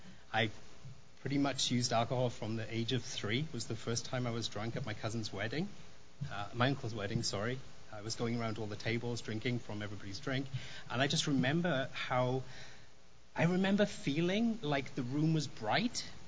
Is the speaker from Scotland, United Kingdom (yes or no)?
no; Wales, United Kingdom; moved away as an adult; now in Las Vegas, United States; And technically, I'm not from Las Vegas. I moved here on a slight geographical location move about 10 years ago from the UK, from Wales.